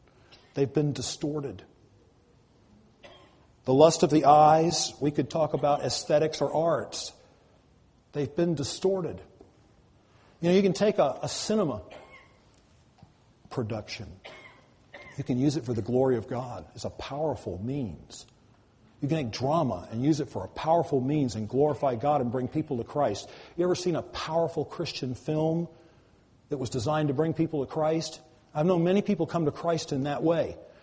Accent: United States; And I might not be the biggest fan of Barack Obama, but I'm an American.

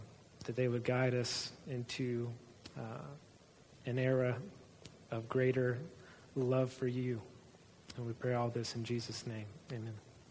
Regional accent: Indianapolis, Indiana, United States; moved away as an adult; now in Ohio, United States; I was born in Indianapolis and grew up there and spent my first 22 or 23 years there. And I moved to Northwest Ohio 4 years ago with a ministry called Campus Outreach.

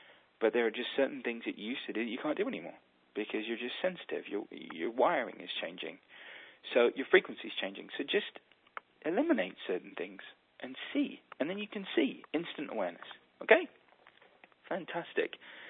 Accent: England, United Kingdom; I'm English, can't help it

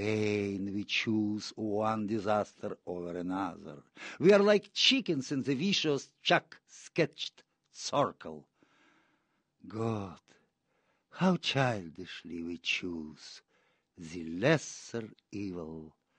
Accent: Siberia, Russia; accent: Siberian; English is a second language; I'm sorry for my inevitably Siberian accent.

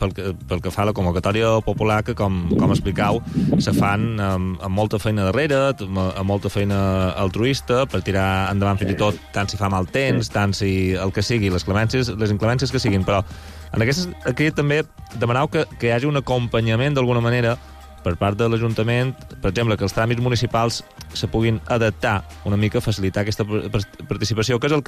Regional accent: Balearic Islands, Spain; ens serveix per saber com som els mallorquins i mallorquines

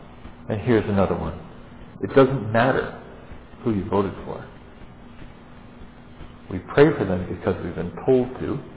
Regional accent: Alberta, Canada; I grew up in Alberta

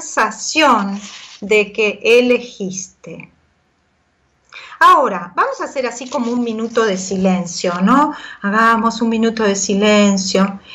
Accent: Argentina; now in Norway; cuando estaba allá en Noruega, ¿no? Viviendo en Noruega. Noruega para mí, siendo argentina, es una de las cosas más diferentes con las que me tocó relacionarme.

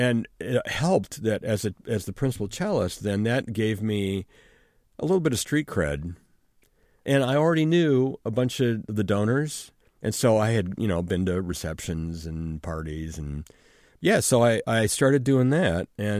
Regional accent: California, United States; Because I was from California, and I'd never really spent any time on the East Coast.

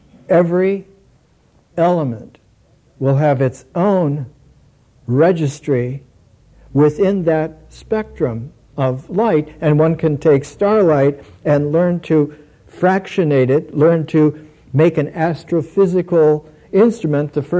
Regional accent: Midwest, United States; Where I grew up in the Midwest, Chicago was the big city.

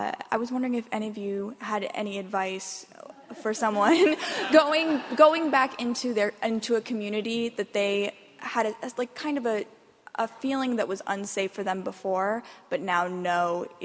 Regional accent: Ohio, United States; now in Boston, United States; I am from Southern Ohio. I'm also gay and Jewish in an area where it's very unsafe to be so.

